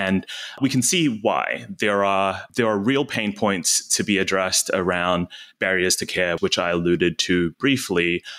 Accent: New Zealand; now in United States; I am from New Zealand at that moment in time. I was not a US citizen

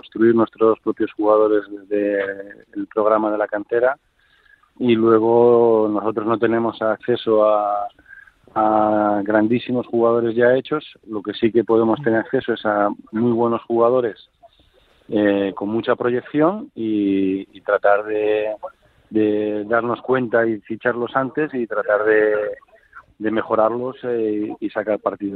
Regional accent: Spain; ahora mismo somos cuatro entrenadores españoles en la liga.

